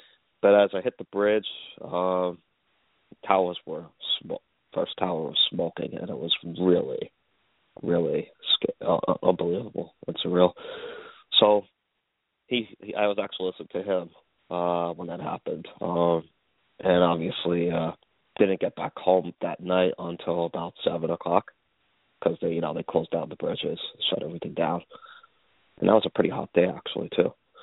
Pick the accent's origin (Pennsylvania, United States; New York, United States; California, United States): New York, United States; Staten Island; and I'm from Staten Island, so I would drive over into Bayonne and I went into the 34th Street Station